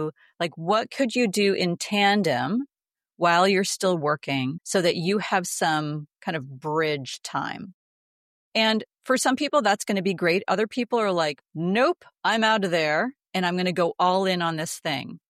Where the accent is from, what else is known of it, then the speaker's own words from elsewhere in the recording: Canada; moved away as an adult; I was born in Canada, and lived there for my first 20 years.